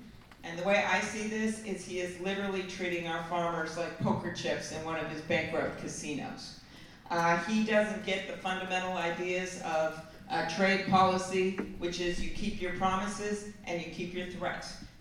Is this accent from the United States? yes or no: yes; Minnesota, United States; You all know I'm from Minnesota, and I can see Iowa from my porch.